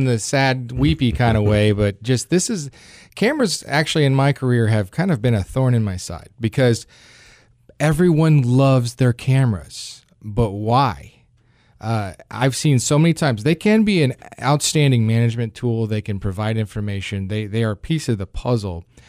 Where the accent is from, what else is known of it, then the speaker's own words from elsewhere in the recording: Michigan, United States; moved away as an adult; My background, I'm from Michigan originally